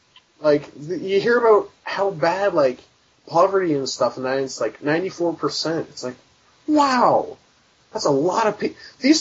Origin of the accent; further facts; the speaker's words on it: Canada; Oddly enough, I'm a Canadian, and yet I have not been following the Olympics.